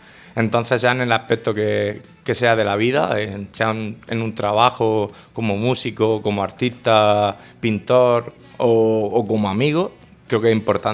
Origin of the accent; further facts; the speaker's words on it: Lorca, Region of Murcia, Spain; me gusta que mi música sea un aspecto de mi ciudad. Por eso el videoclip, gracias al concejal de cultura que nos dejó el teatro para poder grabar. Y luego algo también tan simbólico como tenemos aquí en Lorca